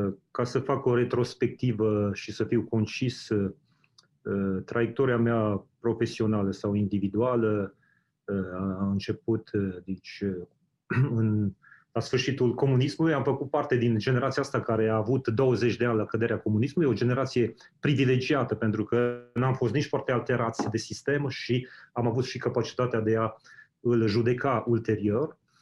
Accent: Transylvania, Romania; accent: Transylvanian; Deci eu sunt originar din Transilvania, din Transilvania. Okay. Și cred că accentul meu e mai mult ardelenesc decât...

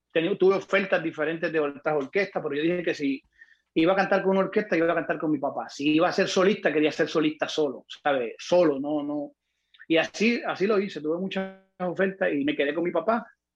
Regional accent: Naguabo, Puerto Rico; yo soy de Puerto Rico, del pueblito de Nahuabo, le dicen el pueblo de Chumbao. Es al lado de Humacao. Me crié con mis abuelos hasta los 13 años. Vengo de una familia súper humilde, músico, todo el mundo es músico

